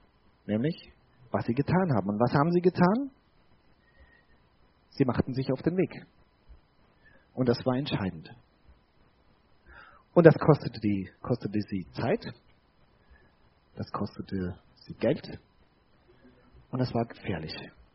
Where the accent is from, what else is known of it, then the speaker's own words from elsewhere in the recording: Bavaria, Germany; Also ich komme aus dem Spessart, ja. Also da sagen sich wirklich Fuchs und Hase gute Nacht, ja.